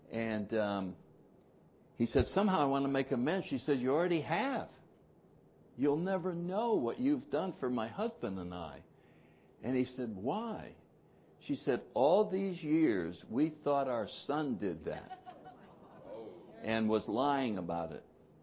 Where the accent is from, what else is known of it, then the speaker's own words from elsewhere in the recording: New England, United States; I came from New England.